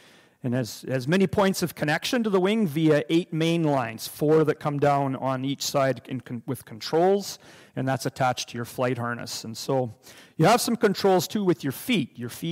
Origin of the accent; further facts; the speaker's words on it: Wetaskiwin, Alberta, Canada; I'm only from Wetaskiwin, not far away. I've been pastoring there for 10 years at Ebenezer Baptist Church